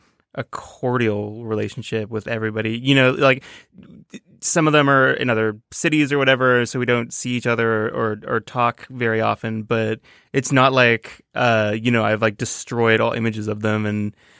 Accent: Toronto, Ontario, Canada; I am also not from a small town. I'm from Toronto, a very big town.

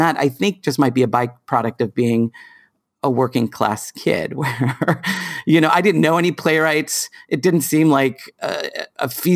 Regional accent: Boston, Massachusetts, United States; I grew up in South Boston.

